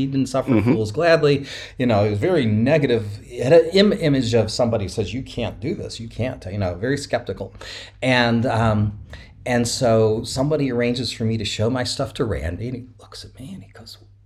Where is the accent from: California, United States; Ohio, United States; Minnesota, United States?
Ohio, United States; Cleveland; Yeah, I grew up in Cleveland, Ohio.